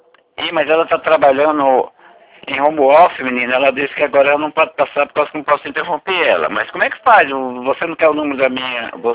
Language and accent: Portuguese; Fartura, São Paulo, Brazil; born there; de 1956. E ali, ali na frentinha tá ali, naturalidade onde eu nasci, Fartura, São Paulo.